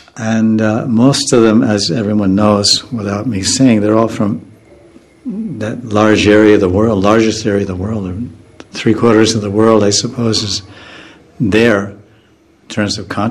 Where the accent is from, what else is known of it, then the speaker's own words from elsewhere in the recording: Estonia; I'm not from Russia, I'm from Estonia. And we have our own characteristics, we have our own culture, we even have our own language.